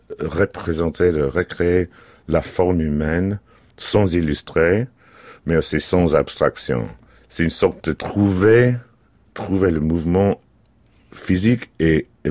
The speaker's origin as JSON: {"language": "French", "region": "London", "country": "United Kingdom", "tie": "born or raised there", "said": "Maintenant, si vous venez chez nous à Londres, chez mes parents, vous voyez, ça vous entoure, les livres, les tableaux, je sais pas."}